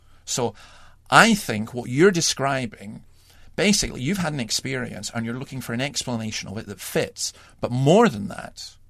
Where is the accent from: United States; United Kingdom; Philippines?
United Kingdom; England; I'm going to teach you as an Englishman, I'm going to teach you a good Scots phrase.